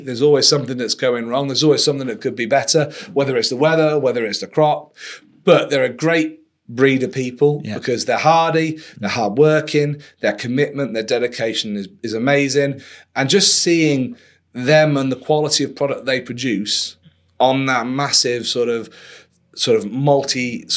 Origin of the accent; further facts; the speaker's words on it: Yorkshire and the Humber, United Kingdom; But heck, I'm from Yorkshire.